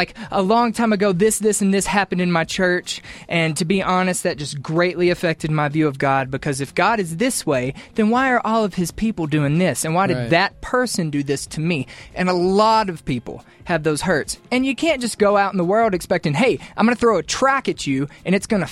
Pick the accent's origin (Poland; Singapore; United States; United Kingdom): United Kingdom; accent: British; Because of my British accent.